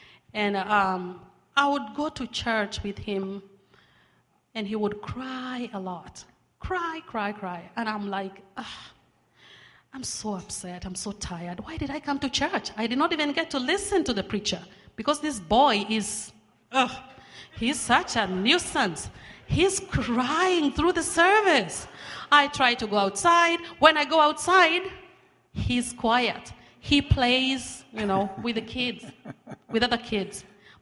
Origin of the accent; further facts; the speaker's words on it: Rimuru, Nairobi, Kenya; I was born in Kenya, East Africa, the outskirts of Nairobi, which is the capital city of Kenya, in a little place called Rimuru.